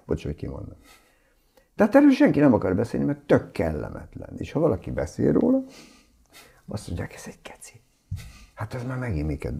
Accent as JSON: {"language": "Hungarian", "region": "Lake Balaton", "country": "Hungary", "tie": "born or raised there", "said": "Én ott nőttem föl egy fantasztikus helyen, ezt mindig eldicsekszem vele, két kastélyban, egy angol parkban nőttem fel a Balaton partján."}